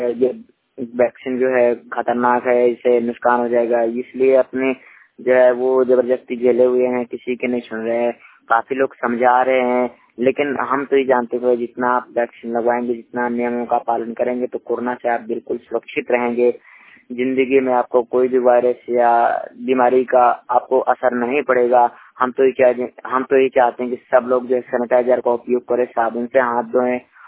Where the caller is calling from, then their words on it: Banda, Uttar Pradesh, India; श्रमिक वाणी रिपोर्टर जिला बांदा उत्तर प्रदेश से।